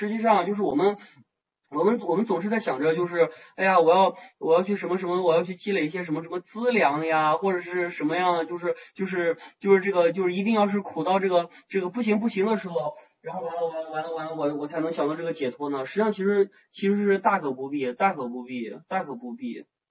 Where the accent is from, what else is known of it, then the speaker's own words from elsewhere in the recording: Shaanxi, China; 我们陕西人爱吃面，西安人爱吃面